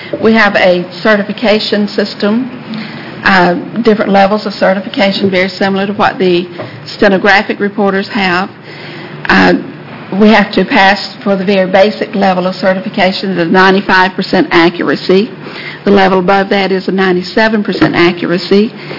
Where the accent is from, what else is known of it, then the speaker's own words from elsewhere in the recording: South Carolina, United States; from South Carolina.